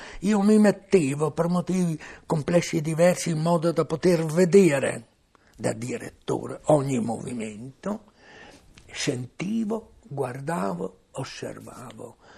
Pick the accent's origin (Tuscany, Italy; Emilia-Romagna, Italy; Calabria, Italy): Emilia-Romagna, Italy; Io, essendo un romagnolo e venendo in questo settore dell'Italia, dopo aver girato il mondo, mi sono detto che bella che è l'Italia.